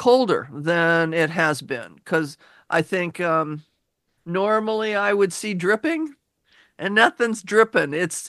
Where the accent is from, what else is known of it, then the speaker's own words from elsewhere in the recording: Laurelhurst, United States; And, you know, in growing up in Laurelhurst, I mean, we walked to school for grade school.